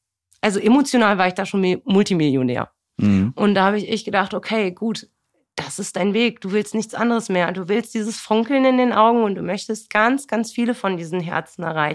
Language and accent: German; Harz, Germany; Bei uns, ich komme aus dem Harz.